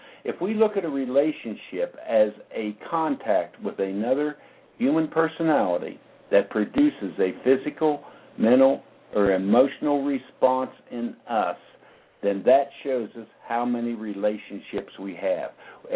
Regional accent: West Virginia, United States; I come from West Virginia here in the U.S.

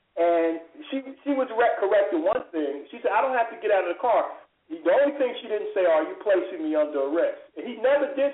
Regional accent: Newark, New Jersey, United States; You know, I grew up in Newark

